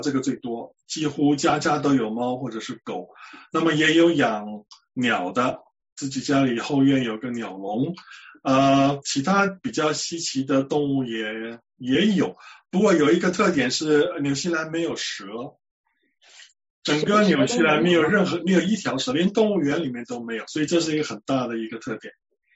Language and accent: Chinese; Taiwan; moved away as an adult; also born or lived in United States; now in New Zealand; 那么我在台湾出生长大，那么在台湾念的是植物，到了美国念了一个博士，是有关于植物病理的，然后在台湾的林业试验所工作了大约10年，然后因缘巧合有机缘移民到了纽西兰